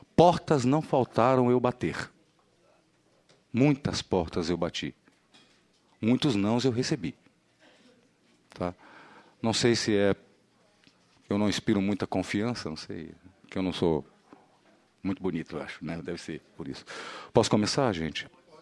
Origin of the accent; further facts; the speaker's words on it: Brazil; Nós somos brasileiros, pesquisadores brasileiros, publicamos fora do Brasil, temos orgulho de sermos brasileiros